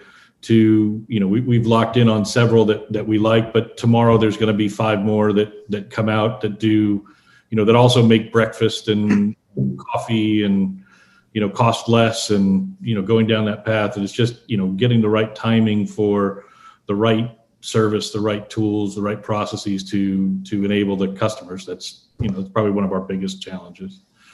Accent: California, United States; I was born in Southern California and lived most of my life there.

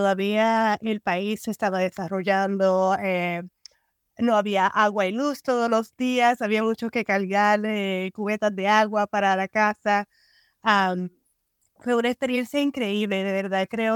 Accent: Dominican Republic; la experiencia de criarme en República Dominicana de verdad fue impactante. Yo me considero parte dominicana porque, claro, tú ves mis años formativos ahí en República Dominicana, y aunque pasé quizás verano en Puerto Rico

